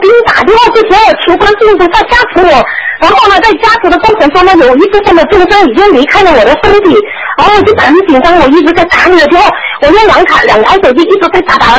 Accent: Zhuhai, Guangdong, China; 我是广东珠海人。

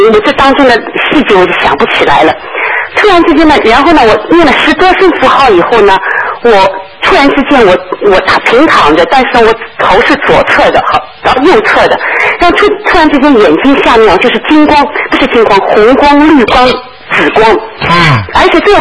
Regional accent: Shanghai, China; born there; 我上海的老房子，就是我那个地方是我出生的地方，现在还在，是我姑姑住在那里。

